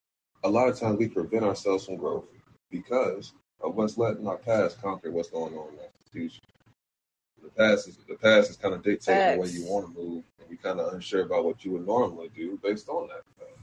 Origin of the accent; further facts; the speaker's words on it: Jacksonville, Florida, United States; I'm gonna say it on a recorded line. I'm from Duval. I was definitely drinking them four loco.